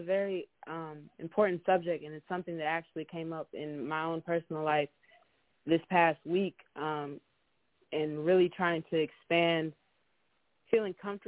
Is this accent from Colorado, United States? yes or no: no; Michigan, United States; we grew up all in Michigan, all of us grew up in Michigan, and I think now that I've moved away and live in a different state that's, you know, 8-10 hours away